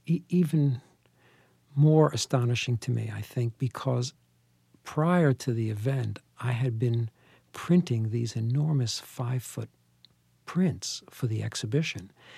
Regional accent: New York, United States; I mean, I am a New Yorker, born here, and I was a street photographer first.

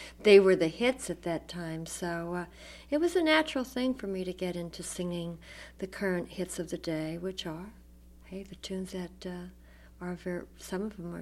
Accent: Pennsylvania, United States; I would visit a friend in town who had a radio in this little town I grew up in Pennsylvania

